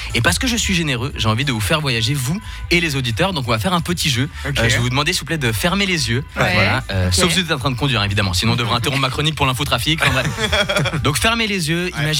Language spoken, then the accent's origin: French; Brazil; now in Switzerland; moi-même je suis brésilien, donc quand je vais là-bas, en quelque sorte, je réalise le fantasme de l'UDC, hein, je retourne dans mon pays.